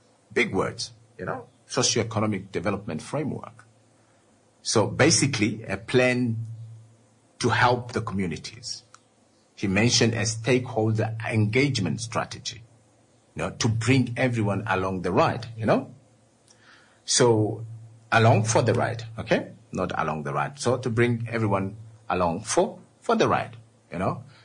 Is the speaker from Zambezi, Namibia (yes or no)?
no; Ongwediva, Oshana, Namibia; now in Ondangwa, Namibia; in Ongwediva, my hometown, in Ondangwa, where I am